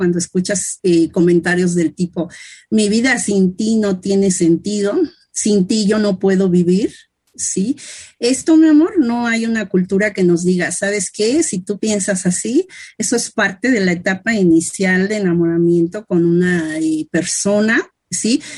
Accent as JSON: {"language": "Spanish", "country": "Mexico", "said": "Imagínate, por ejemplo, acá en mi país, por las películas esas del cine mexicano"}